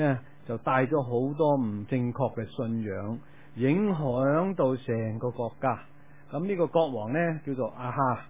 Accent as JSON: {"language": "Cantonese", "region": "Guangdong", "country": "China", "said": "用一啲我哋广东人嘅语言呢"}